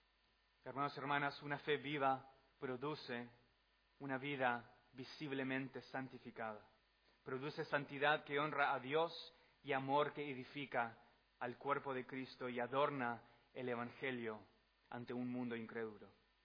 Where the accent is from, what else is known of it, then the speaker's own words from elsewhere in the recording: Argentina; Soy argentino.